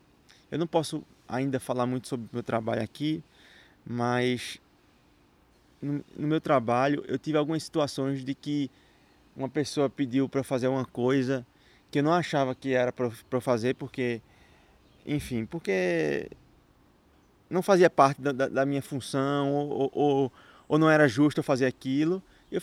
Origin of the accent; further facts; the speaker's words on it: Brazil; no Brasil, foi onde eu cresci, foi onde eu me criei